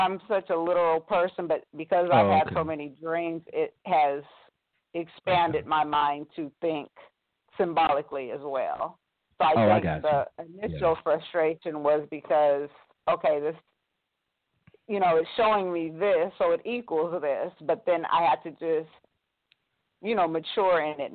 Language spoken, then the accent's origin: English; Atlanta, Georgia, United States; I'm from Atlanta.